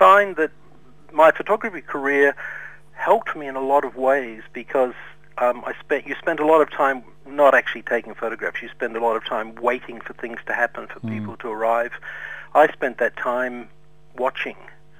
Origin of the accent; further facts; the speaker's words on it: Melbourne, Victoria, Australia; moved away as an adult; now in Sydney, Australia; I was born in Melbourne, so I'm a Melbourne boy originally, but I left when I was about 21 and travelled for a long time and eventually wound up in Sydney.